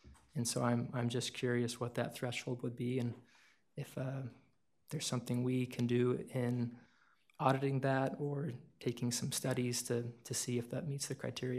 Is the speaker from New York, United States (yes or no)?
no; South Jordan, Utah, United States; born there; I was born in South Jordan, 36-year resident here.